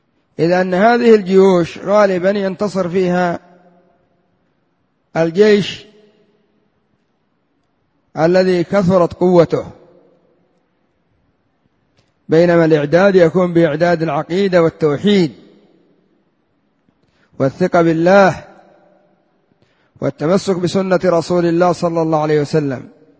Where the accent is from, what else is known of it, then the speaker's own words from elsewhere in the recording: Yemen; عندنا في اليمن بعضهم صنع طائرة من السيارة